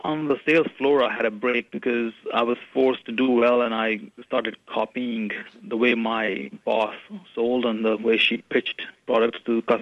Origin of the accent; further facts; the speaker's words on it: India; English is a second language; moved away; So, and I came from India. I was from a comfortable family